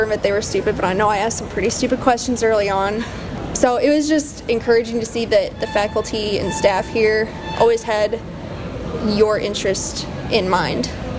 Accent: South Bend, Indiana, United States; I'm from South Bend, Indiana, and I'm a journalism telecommunications news major.

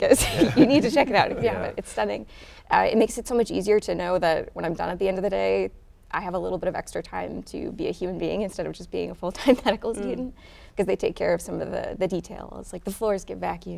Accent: South Bend, Indiana, United States; now in Muncie, United States; when I first came to Muncie, I had never been here before, didn't know much about it. I grew up in South Bend.

